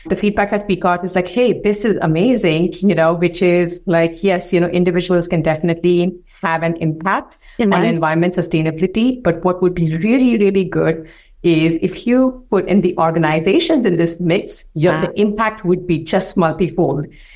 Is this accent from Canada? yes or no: no; India; moved away as an adult; now in United States; So I actually was born and brought up in India. So I've been in three countries. So let's start with that. So I moved to the US as part of my job.